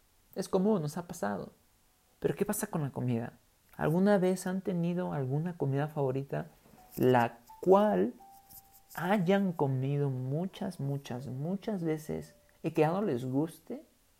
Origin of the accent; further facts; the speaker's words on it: Guerrero, Mexico; yo vengo de Guerrero, vengo del campo.